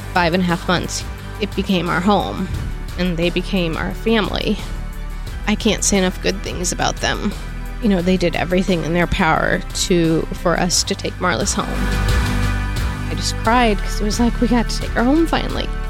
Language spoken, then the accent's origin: English; Lincoln, Nebraska, United States; I am from Lincoln, Nebraska.